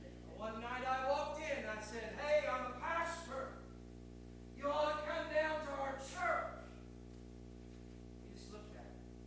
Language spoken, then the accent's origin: English; Ohio, United States; I said, we're looking for the big tent. We're from Ohio. We're singing.